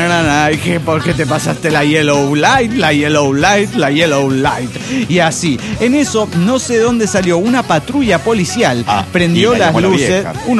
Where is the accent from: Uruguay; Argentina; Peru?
Argentina; Clorinda, Formosa; now in Dallas, United States; Voy a volver a pasar las fiestas en mi querida Clorinda, Formosa. Formosa es una provincia del norte argentino que está limítrofe